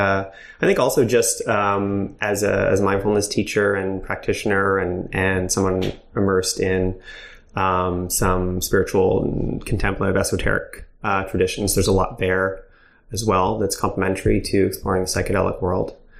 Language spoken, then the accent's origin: English; Montreal, Quebec, Canada; I'm from Montreal, born and raised.